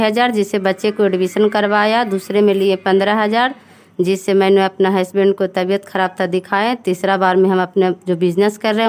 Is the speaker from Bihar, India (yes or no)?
yes; Kachahariya, Bihar, India; मैं कचहरिया के रहने वाली हूँ।